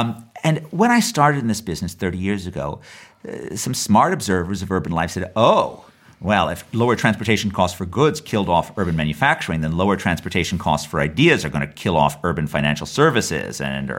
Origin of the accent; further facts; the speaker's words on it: New York City, New York, United States; So I grew up in New York in the 1970s, right? When the city was an absolute mess.